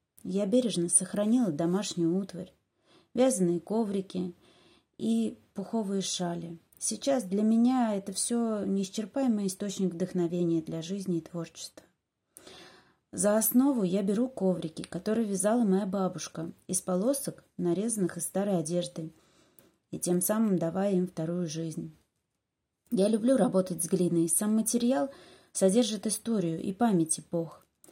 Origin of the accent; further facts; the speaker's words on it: Kriusha, Saratov Oblast, Russia; о том, откуда я родом. Село Криуша, Саратовская об